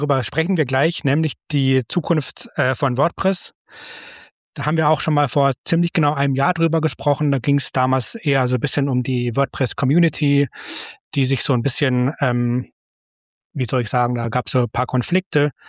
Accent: Munich, Bavaria, Germany; aus Bayern, wo ich auch herkomme und es ist aus meiner alten Heimat München sogar.

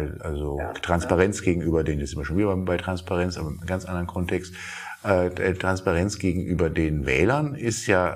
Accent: Berlin, Germany; da denkt man ja als Berliner, gut, so sind die Bayern eben.

